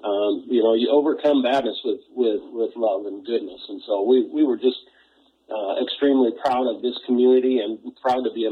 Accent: Montana, United States; I'm born and raised in Montana, and it just never ceases to amaze me the goodness of the people of Montana, and especially the people of Malta here.

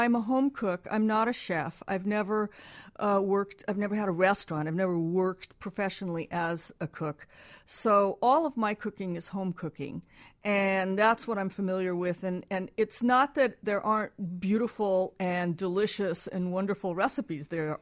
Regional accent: Midwest, United States; You know, I grew up in the Midwest, actually, in a Polish family, and it was always meat in the middle and something on the side

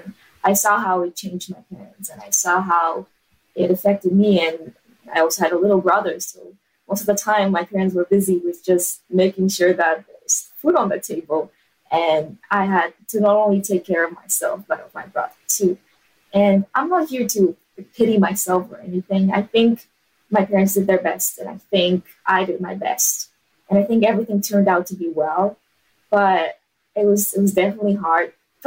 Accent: Israel; I grew up in Israel and I lived my life more or less comfortably.

